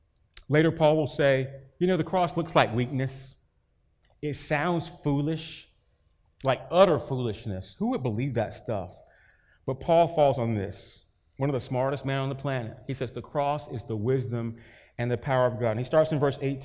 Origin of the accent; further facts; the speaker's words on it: Durham, North Carolina, United States; My grandma, so I grew up in Durham, North Carolina. My grandma lived in the country, grew up and lived in the country of Chapel Hill